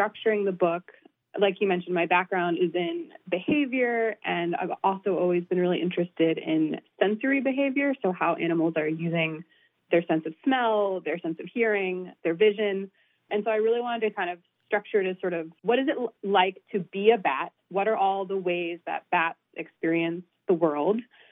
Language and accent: English; Pennsylvania, United States; So I grew up in eastern Pennsylvania, surrounded by fields and forests. I grew up in a fairly rural area